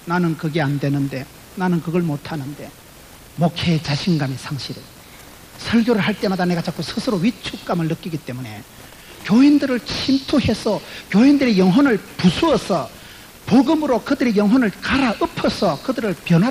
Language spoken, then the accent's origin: Korean; South Korea; 특별히 한국 사람들은 열등감에 충만한 족속들입니다. 어릴 때부터 우리는 그렇게 자라온 백성들이 한국 사람들 한의 민족이라고 합니다.